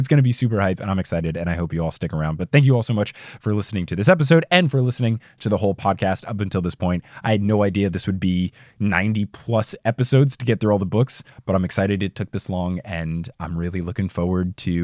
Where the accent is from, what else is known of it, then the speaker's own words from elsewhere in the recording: New Jersey, United States; accent: New Jersey; I think it was the same night where you asked about my New Jersey accent and I showed you that YouTube video of mine where it had me when I was like nine